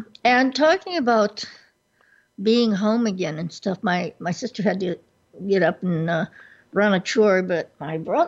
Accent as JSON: {"language": "English", "town": "Orlando", "region": "Florida", "country": "United States", "tie": "born or raised there", "also_born_or_lived": "Michigan", "said": "we moved down to Florida originally from Michigan when I was just a little tadpole of about 8 years old. And my sister never left. The rest of us went wandering on to colleges and places all over the place. But Orlando and that area is still pretty much home to me."}